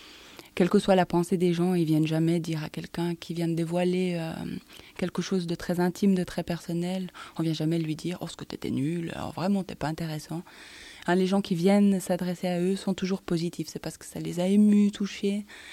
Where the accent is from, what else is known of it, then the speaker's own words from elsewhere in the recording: Fribourg, Switzerland; accent: Fribourg; j'ai un accent fribourgeois coupé au couteau, je sais pas m'exprimer.